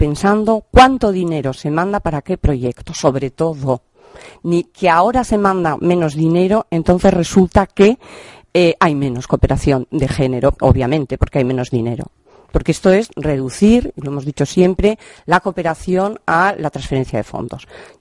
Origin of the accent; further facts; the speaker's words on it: Basque Country, Spain; now in Navarre, Spain; Pues yo que soy vasca, que siempre he pensado en eso de la palabra